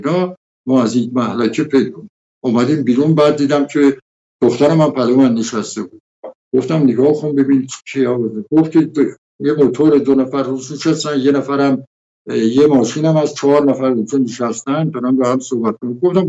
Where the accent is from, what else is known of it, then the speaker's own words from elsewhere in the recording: Azerbaijan, Iran; من آذربایجانی هستم، وطنم دوست دارم